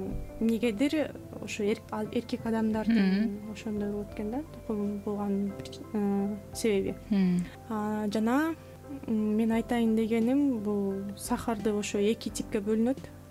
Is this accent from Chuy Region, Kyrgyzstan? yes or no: yes; Belovodskoye, Chuy Region, Kyrgyzstan; Мен өзүм Беловодскийден болом.